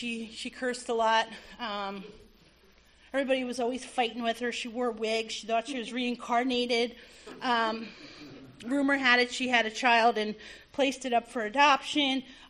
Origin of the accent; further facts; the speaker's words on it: New Jersey, United States; born there; And I was born in New Jersey. I came from a family that drank hard, and they played hard, worked hard, you know, played hard.